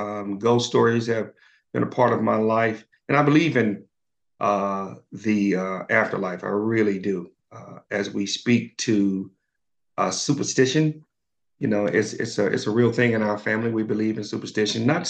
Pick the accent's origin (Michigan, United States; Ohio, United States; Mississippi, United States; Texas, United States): Mississippi, United States; Leland; now in Fernandina Beach, United States; I'm originally from Leland, Mississippi, the home of blues singer